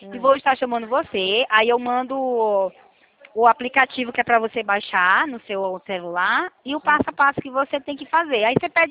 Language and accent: Portuguese; Coelho Neto, Maranhão, Brazil; now in Itatiba, Brazil; Eu sou do Maranhão.